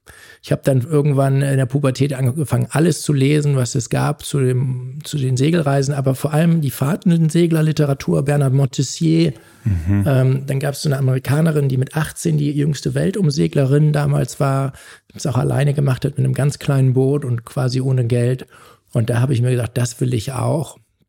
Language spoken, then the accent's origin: German; Oldenburg, Lower Saxony, Germany; in meiner Heimatstadt Oldenburg auf meinem Hollandrad